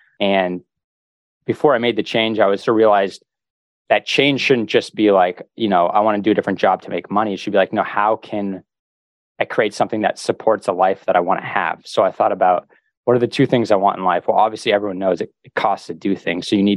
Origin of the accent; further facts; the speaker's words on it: Northeast, United States; You know, I'm from the Northeast, so also had snow removal.